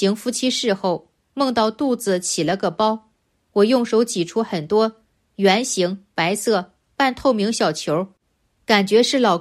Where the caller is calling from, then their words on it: Melbourne, Victoria, Australia; 我是来自墨尔本的一位同修